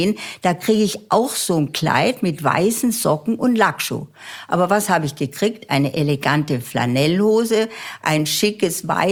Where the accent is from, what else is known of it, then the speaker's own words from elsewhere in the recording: Grünwald, Bavaria, Germany; Bei uns in Grünwald war die Schule damals geteilt auf evangelisch und katholisch.